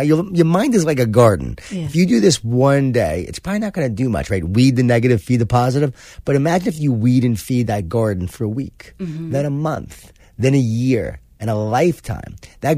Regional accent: Smithtown, New York, United States; I grew up in Long Island in Smithtown.

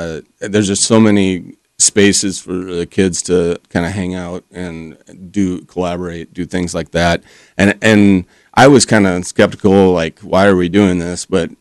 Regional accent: Ames, Iowa, United States; I know, obviously, I'm from Ames.

